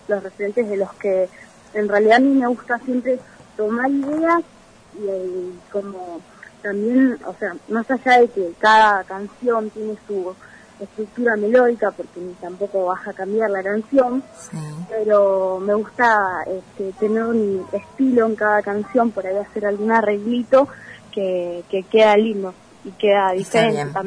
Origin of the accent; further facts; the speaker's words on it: Puerto San Julián, Santa Cruz, Argentina; Nacida en Puerto San Julián, no, pero vivo acá desde que tengo meses, así que prácticamente soy de Puerto San Julián.